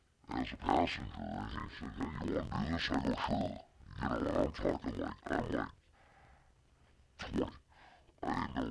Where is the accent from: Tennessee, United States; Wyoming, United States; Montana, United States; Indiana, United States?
Montana, United States; Great Falls; And I grew up in Great Falls, Montana, and this thing, the sonic booms above me.